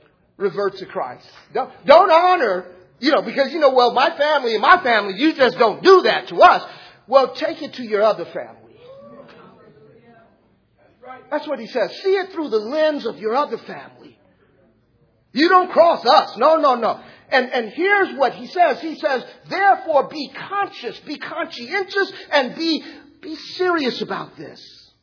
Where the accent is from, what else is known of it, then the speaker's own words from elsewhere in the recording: Los Angeles, California, United States; I was raised in South Central. They told me how to do that.